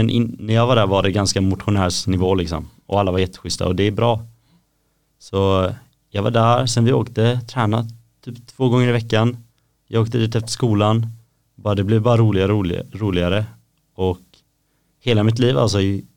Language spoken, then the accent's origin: Swedish; east coast, Sweden; Jag är inte från Göteborg. Jag är från östkusten.